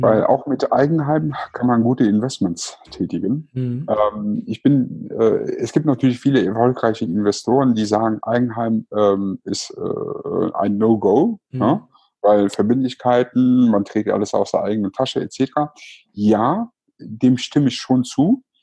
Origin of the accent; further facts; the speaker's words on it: Cologne, North Rhine-Westphalia, Germany; Und ich hätte mir ehrlich gesagt auch als Kölner sehr gut vorstellen können, nach Düsseldorf zu ziehen.